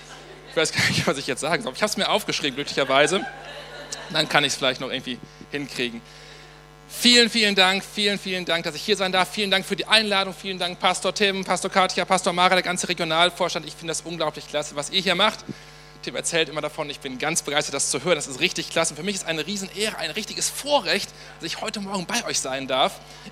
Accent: Ennepetal, North Rhine-Westphalia, Germany; in Ennepetal, in meiner Heimatstadt

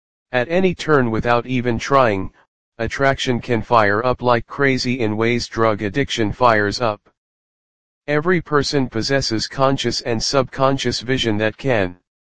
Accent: Edmonton, Alberta, Canada; I have rights. I am a Canadian citizen. You are now an ear witness of my paramount teachings, which I … of Edmonton, am the sole author of.

